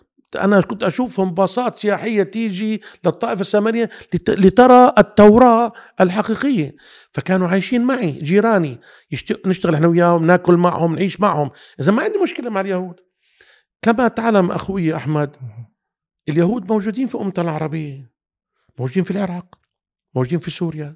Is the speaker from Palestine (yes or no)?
yes; Nablus, West Bank, Palestine; انا بقول لك انا ابن نابلس، انا عندي ما يثبت اني انا في نابلس من 5000 سنة